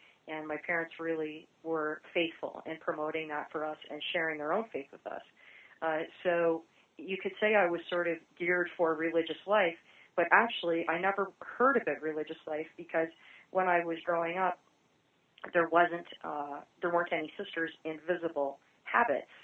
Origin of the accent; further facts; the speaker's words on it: Oshawa, Ontario, Canada; now in United States; I'm originally from Oshawa, Ontario, Canada, and I'm the first international member of our community.